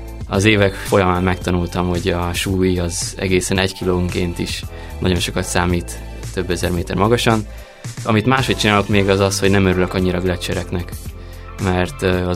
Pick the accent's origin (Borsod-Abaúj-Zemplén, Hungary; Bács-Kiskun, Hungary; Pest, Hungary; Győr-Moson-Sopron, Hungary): Győr-Moson-Sopron, Hungary; Sopron; mivel soproni vagyok, ezért Sopron is környéke Ausztriába.